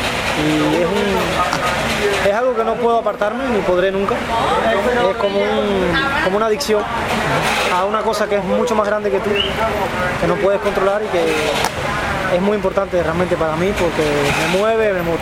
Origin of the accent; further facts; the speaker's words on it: Las Tunas, Cuba; yo soy de cubano, de una provincia que se llama Las Tunas, de Cuba. Nací ahí y tengo actualmente 26 años.